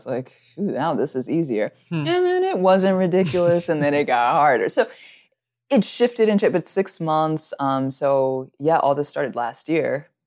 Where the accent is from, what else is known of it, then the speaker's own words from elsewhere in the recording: the South, United States; I am from the South, so I cook a lot and I have some indulgent things.